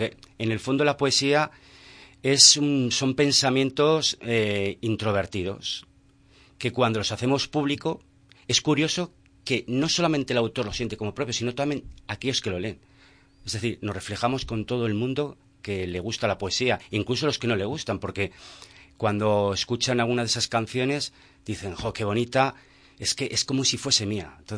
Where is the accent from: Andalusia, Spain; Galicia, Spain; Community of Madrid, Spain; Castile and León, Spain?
Castile and León, Spain; Burgos; Vengo de Burgos y ahora estoy disfrutando del buen clima que hace en Andalucía